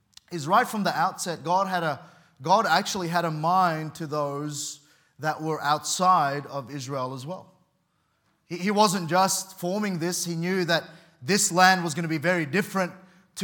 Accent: Sydney, New South Wales, Australia; I grew up in Western Sydney, forgive me.

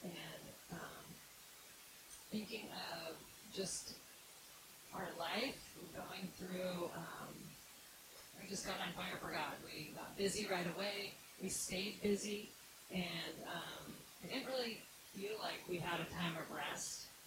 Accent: Seattle, Washington, United States; From the States, we are a cold, rainy state, but we do get some sunshine.

